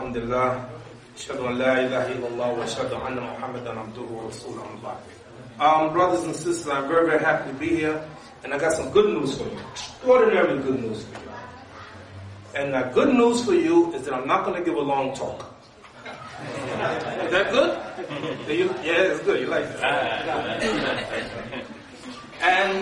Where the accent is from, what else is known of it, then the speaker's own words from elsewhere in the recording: New York, United States; I'm from New York. We don't like Boston.